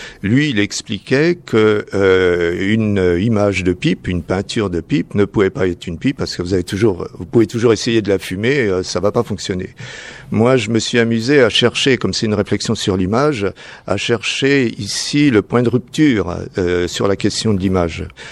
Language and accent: French; France; Je viens de France. Non, ma mère, je viens de France plus ou moins, puisque ma mère est d'origine ukrainienne, mon père est français